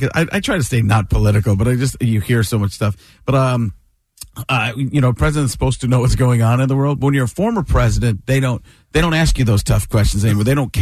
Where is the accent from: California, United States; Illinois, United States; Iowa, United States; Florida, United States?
Illinois, United States; Chicago; born there; I was born in Chicago area.